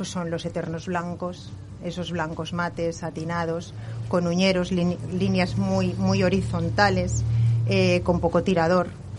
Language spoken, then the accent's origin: Spanish; Alboraya, Valencian Community, Spain; Sí, yo soy de Alboraya.